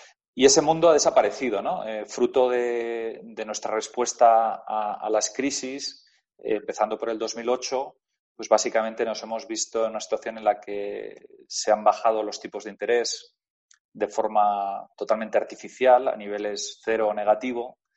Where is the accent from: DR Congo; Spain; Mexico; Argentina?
Spain; Como españoles